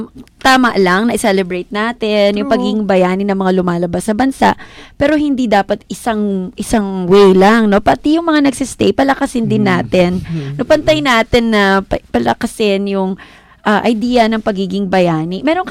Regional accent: Ilocos Region, Philippines; Favorite ko sa Ilocana ako.

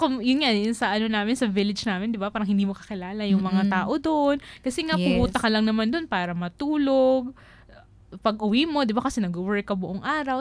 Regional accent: Bicol Region, Philippines; 'Di ba sa rural, parang kakilala mo lahat. Ganun sa amin sa Bicol eh.

